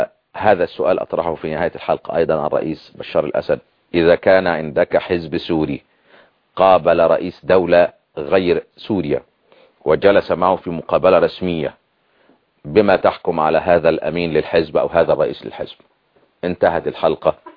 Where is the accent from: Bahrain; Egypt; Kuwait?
Egypt; Upper Egypt; عندنا في الصعيد